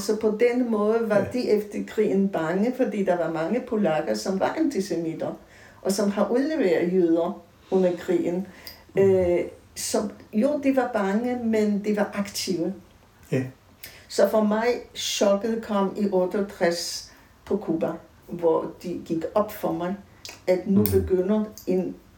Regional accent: Poland; now in Denmark; da jeg rejste ud af Polen, så var jeg som palæstinenser, fordi jeg var uden statsborgerskab.

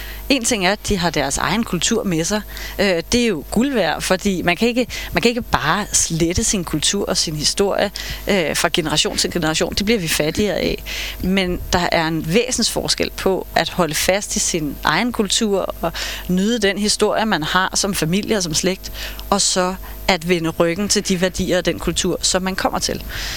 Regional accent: Snekkersten, Capital Region of Denmark, Denmark; also born or lived in Copenhagen / Tårnby; Og så flyttede vi til Snekkersten, som er sådan en lille fiskerleje syd for Helsingør, da jeg var 10 år gammel.

